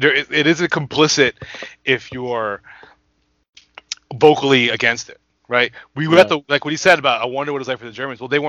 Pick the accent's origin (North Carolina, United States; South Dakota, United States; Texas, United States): Texas, United States; Not my home. I'm American, but my mother's home country.